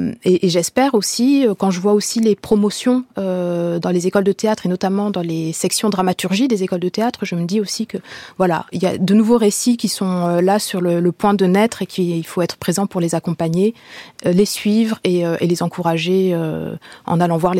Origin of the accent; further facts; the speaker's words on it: France; born there; je suis née en France